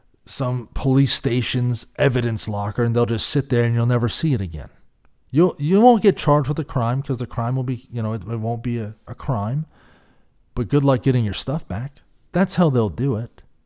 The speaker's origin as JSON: {"language": "English", "region": "California", "country": "United States", "said": "for those of us that are from California, we've seen her for a while, and I'm from the Bay Area originally."}